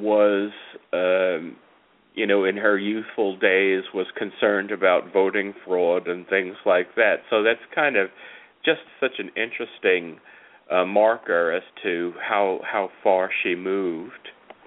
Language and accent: English; Long Island, New York, United States; Where I grew up on Long Island, when I was a kid, Long Island had several congressmen, and they were all Republicans, with the exception of one gentleman.